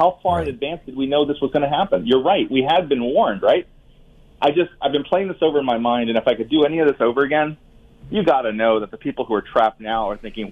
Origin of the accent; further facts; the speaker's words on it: Fresno, California, United States; I'm also a native California. I was born in Central California in a hospital in Fresno, California, in the Central Valley of California